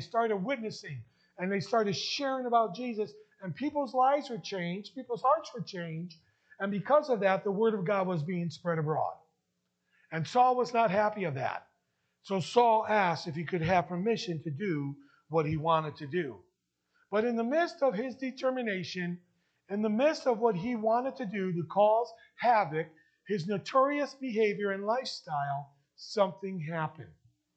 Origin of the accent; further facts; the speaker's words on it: Danbury, Connecticut, United States; I'm sure if you were to go back to my hometown in Danbury, Connecticut, and you would talk to those that are my age and went to the school that I went